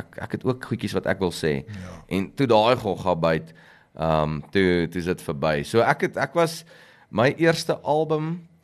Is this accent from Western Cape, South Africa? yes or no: no; Pretoria, Gauteng, South Africa; Ek is in Pretoria gebore, laerskool, hoërskool, universiteit, maar ek ry nou so 0.5 uur hierso.